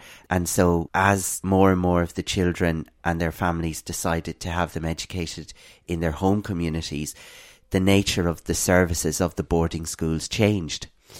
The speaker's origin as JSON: {"language": "English", "region": "Connacht", "country": "Ireland", "said": "community of South Roscommon, where I was originally from."}